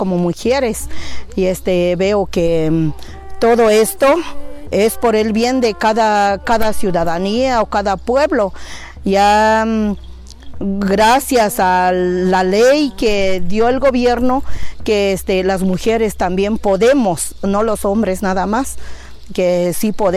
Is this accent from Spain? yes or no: no; San Baltasar Chichicapam, Oaxaca, Mexico; soy aquí de San Baltasar, Chichicapan.